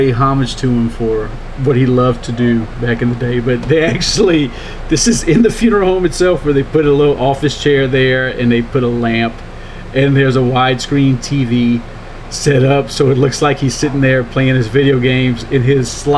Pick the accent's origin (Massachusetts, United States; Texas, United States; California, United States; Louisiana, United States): Louisiana, United States; New Orleans; A young shooting victim in New Orleans, Louisiana, my home state.